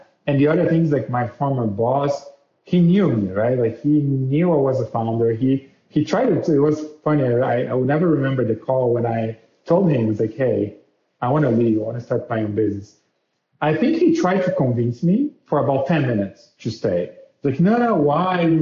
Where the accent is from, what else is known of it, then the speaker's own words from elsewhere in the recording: Brazil; moved away as an adult; now in United States; So my background is, like, I'm originally from Brazil. I came to the US to go to business school.